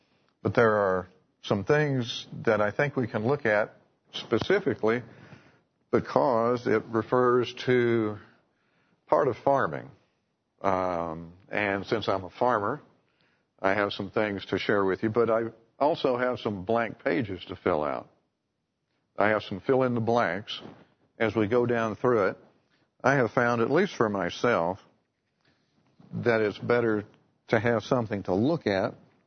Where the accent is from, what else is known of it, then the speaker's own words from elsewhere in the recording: Herndon, Kentucky, United States; also born or lived in Lexington, United States; I was born in Lexington. But when I was 3.5 years old, we moved back to the farm in Herndon, which is just a stone's throw from where I live now.